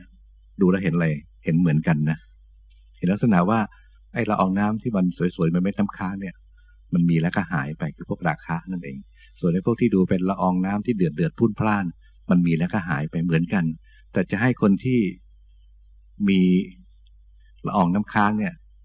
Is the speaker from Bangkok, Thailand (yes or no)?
yes; Bangkok, Thailand; born there; เหมือนหลวงพ่อก็เกิดที่กรุงเทพตั้งแต่เด็กๆ